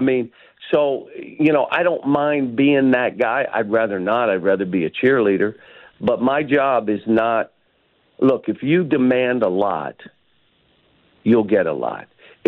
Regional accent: Pittsburgh, Pennsylvania, United States; and I grew up in Pittsburgh, so known him and unbelievable coach.

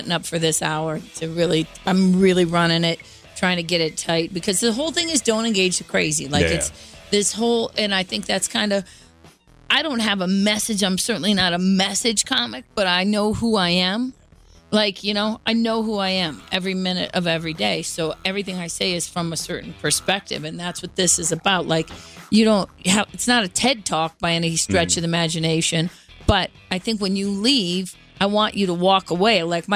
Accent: Cleveland, Ohio, United States; I'm from Cleveland.

